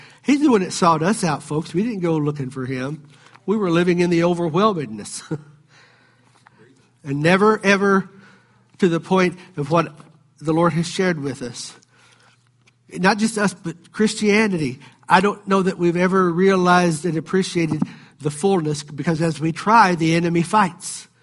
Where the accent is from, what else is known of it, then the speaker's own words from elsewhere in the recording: Appalachia, United States; I grew up in the Appalachian area where there's no version but this version.